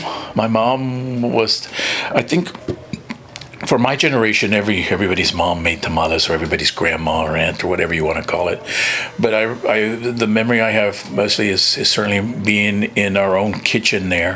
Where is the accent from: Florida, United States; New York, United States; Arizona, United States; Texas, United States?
Texas, United States; Harlingen; I just said I was born and raised in Harlingen, right? So you know I'm from the Valley, and tamales is very big in the Valley, right?